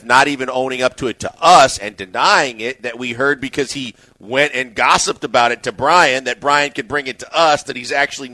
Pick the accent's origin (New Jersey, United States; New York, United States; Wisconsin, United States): Wisconsin, United States; I'm not as big a fan just because I'm from Wisconsin.